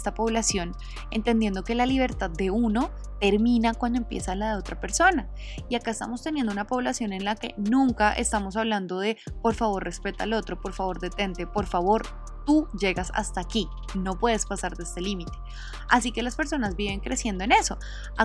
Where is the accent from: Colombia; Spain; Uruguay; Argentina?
Colombia; No, de Colombia, Latinoamérica, ¿cierto?